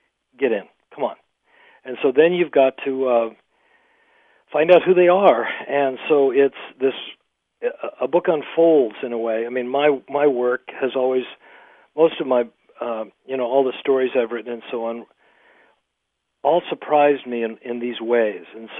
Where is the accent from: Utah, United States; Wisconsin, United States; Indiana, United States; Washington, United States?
Utah, United States; When I grew up in Utah, Park City was still an old, rough mining town, kind of vacant.